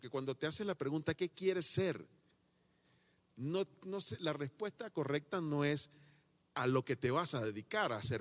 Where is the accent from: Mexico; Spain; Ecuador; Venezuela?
Venezuela; en mi país, quizás Venezuela, quizás es una forma común de decirle a alguien: estás verde